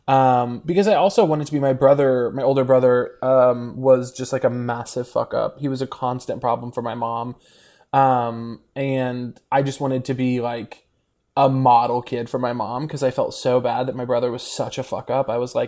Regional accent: Missouri, United States; No, I grew up in Missouri, huge brag.

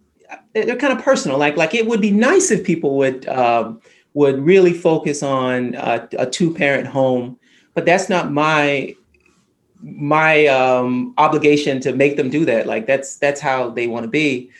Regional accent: American South, United States; So I'm culturally Christian. I grew up in the American South, and most Black people in American South are very religious.

